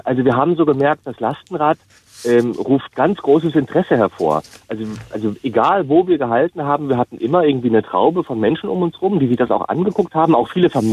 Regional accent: East Germany, Germany; Ich war ja Ossi, also bin ich ja immer noch. Und als dann die Mauer fiel, hat es mich echt gepackt.

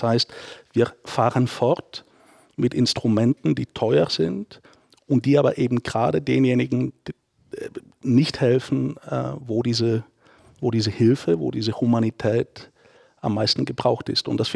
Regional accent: Bulgaria; now in Berlin, Germany; Ich komme aus Bulgarien. Und die 90er Jahre in Bulgarien waren eine Zeit von Armut

